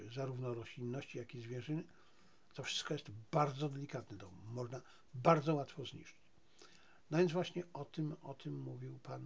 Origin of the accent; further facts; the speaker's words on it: Zabrze, Silesian Voivodeship, Poland; ja pochodzę ze Śląska, z Zabrza.